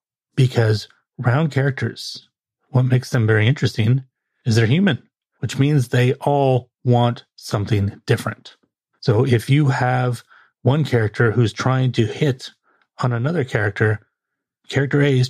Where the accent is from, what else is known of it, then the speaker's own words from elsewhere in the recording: United States; As an American, as many Americans, we didn't really grow up with it as part of our culture.